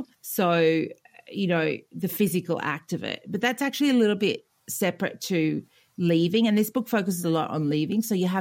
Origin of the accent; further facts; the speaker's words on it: Australia; And I'm Australian. I haven't had a lot of access to snow in my life.